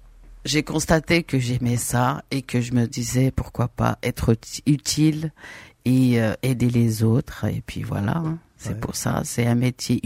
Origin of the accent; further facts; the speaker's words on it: Algeria; now in France; je suis algérienne d'origine kabyle. Je suis venue en France depuis 2016.